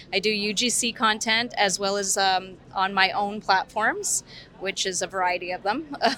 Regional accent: Toronto, Ontario, Canada; So I am a digital creator from the Toronto area.

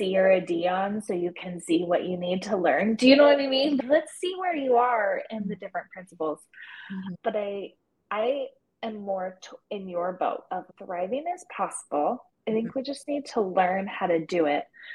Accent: California, United States; I grew up near Camp Pendleton.

